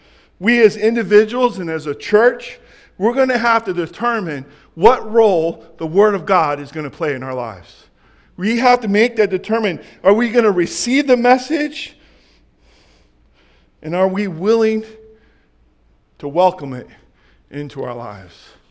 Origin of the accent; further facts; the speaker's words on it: Jackson, California, United States; I grew up in Jackson, California. Anybody familiar with Jackson, California?